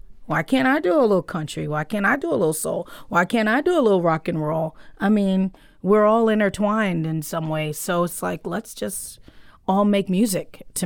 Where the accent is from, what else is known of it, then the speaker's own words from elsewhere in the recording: New York City, New York, United States; now in Chicago, United States; I grew up in New York City. My daddy was from Texas, and I live in Chicago.